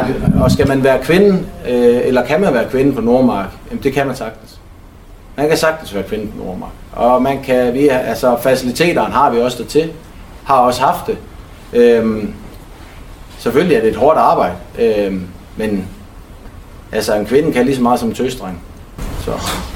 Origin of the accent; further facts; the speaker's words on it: Frederikshavn, North Denmark Region, Denmark; Man kan godt bo i Sæby eller Frederikshavn. Jeg er selv fra Frederikshavn.